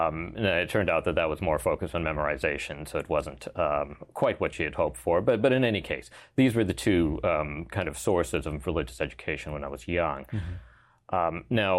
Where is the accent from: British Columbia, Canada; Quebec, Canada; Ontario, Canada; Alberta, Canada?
British Columbia, Canada; Vancouver; Well, I grew up in Vancouver in Canada, and both my parents were Muslim in their background, although they came from rather different places, both geographically and in terms of their religious preparation.